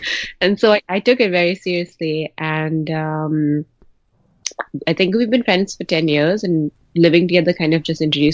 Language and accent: English; Dubai, United Arab Emirates; I grew up in Dubai, and I had absolutely no one around me with a food allergy.